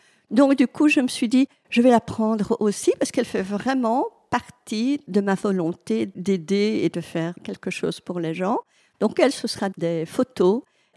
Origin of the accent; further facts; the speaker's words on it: Wallonia, Belgium; Et puis, moi, je suis du Hainaut.